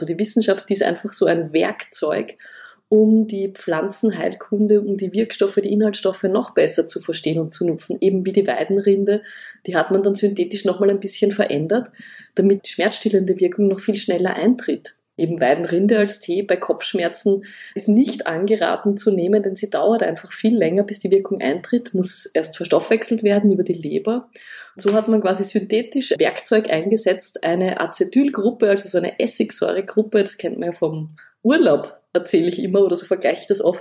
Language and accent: German; Vienna, Austria; also ich bin in der Stadt aufgewachsen in Wien